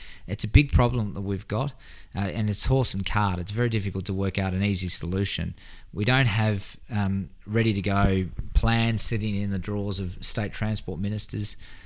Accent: South Australia, Australia; particularly in my home state of Adelaide, of South Australia

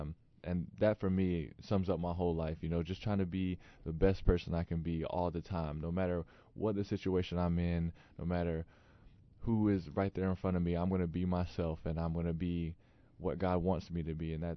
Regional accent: High Point, North Carolina, United States; You know, growing up in High Point, North Carolina, it's a great city, you know

